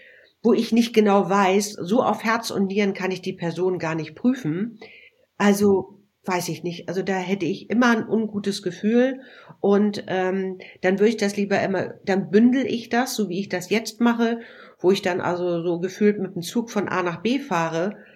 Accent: Hamburg, Germany; Hamburg ist natürlich meine Heimat

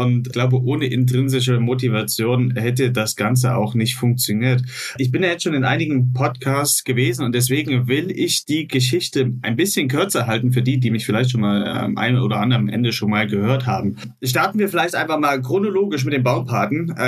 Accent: Thuringia, Germany; ich bin auf dem Dorf aufgewachsen, war früher auf dem Wald und wollte, dass mein Sohn eben auch noch in schöne Thüringer Wälder gehen kann und sich dort austoben kann.

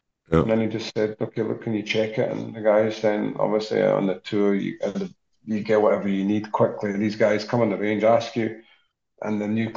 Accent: Scotland, United Kingdom; St Andrews. Towards St Andrews. I was not far from St Andrews

